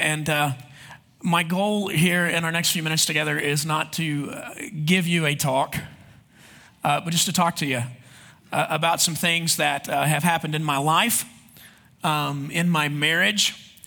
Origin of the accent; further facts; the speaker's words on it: Texas, United States; accent: Texas; My wife is from Scotland, and I'm from Texas, so that makes for a weird marriage right there. I've tried to lose the accent over time, you know, that Texas accent, because it used to be a lot stronger